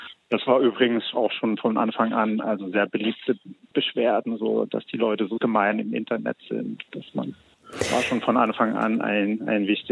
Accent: Dresden, Saxony, Germany; moved away as an adult; also born or lived in Hamburg / Iceland; now in Finland; also ich komme ja aus DDR, bin in Dresden geboren, habe dann in Hamburg studiert nach der Wende, bin dann über Island nach Finnland gelandet.

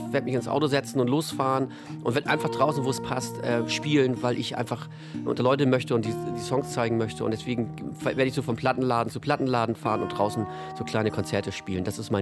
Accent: Wilster, Schleswig-Holstein, Germany; Ich bin in Wilster geboren, in dem Örtchen, und bin da auch groß geworden, in der Wilster Marsch.

